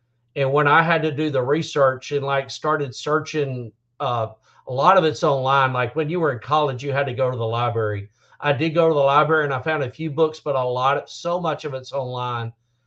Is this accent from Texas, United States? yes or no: yes; Port Neches, Texas, United States; In the Twitter world, I might be known as … I grew up in the Port Neches Groves area, which is by Beaumont, which is east of Houston by Louisiana.